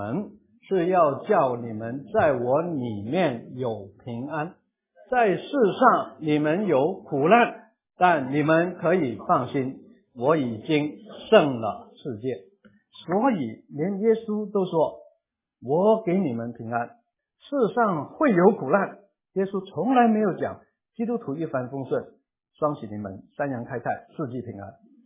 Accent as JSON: {"language": "Chinese", "region": "Guangdong", "country": "China", "said": "我们广东人说天上四两胜于地上半斤啊"}